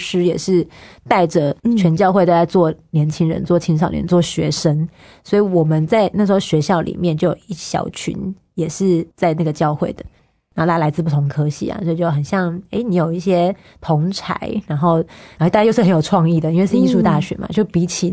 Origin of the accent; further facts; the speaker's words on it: southern Taiwan, Taiwan; 那因为我本身是南部人啦